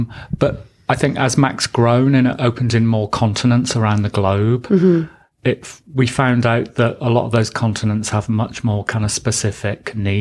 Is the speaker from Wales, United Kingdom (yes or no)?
yes; Wales, United Kingdom; I went to art school in South Wales, because I'm from South Wales originally.